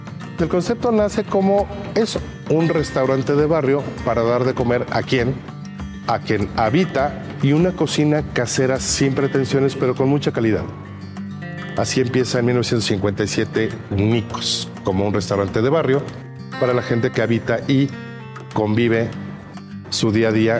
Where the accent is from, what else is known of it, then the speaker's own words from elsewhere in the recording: Mexico City, Mexico; born there; Yo nací en este barrio, nací en Clavería, y bueno, pues somos orgullosamente chintololos.